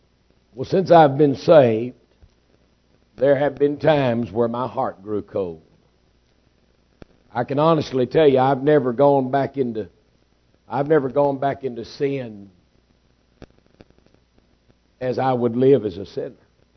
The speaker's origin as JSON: {"language": "English", "town": "Nacogdoches", "region": "Texas", "country": "United States", "tie": "born or raised there", "said": "I find it interesting that growing up in Texas, getting saved in Nacogdoches"}